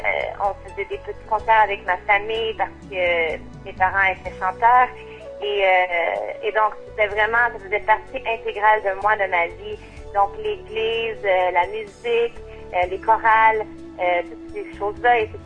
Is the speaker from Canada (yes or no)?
yes; Trois-Rivières, Quebec, Canada; born there; now in Montreal, Canada; Je suis née à Trois-Rivières, qui est une petite ville près de Montréal.